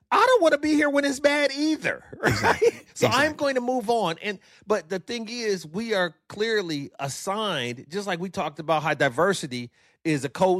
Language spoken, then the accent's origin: English; Peoria, Illinois, United States; But as you stated, I grew up in Peoria where Caterpillar was there.